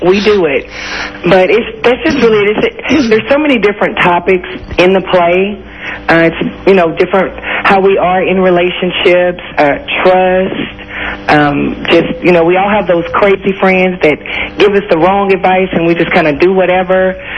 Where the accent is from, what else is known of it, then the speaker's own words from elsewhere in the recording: Richardson, Texas, United States; I'm from Dallas. I'm actually from Richardson, Texas, which is right outside of Dallas.